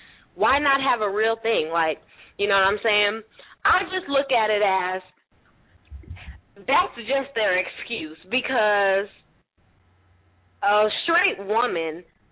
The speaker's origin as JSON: {"language": "English", "town": "San Francisco", "region": "California", "country": "United States", "said": "Like, I'm from San Francisco, so I've seen all types of gays, you know."}